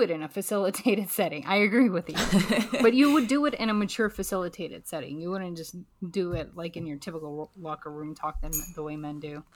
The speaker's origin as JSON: {"language": "English", "country": "Pakistan", "said": "My culture, I'm Pakistani. I grew up with the notion where they just tell you that there's no intimacy."}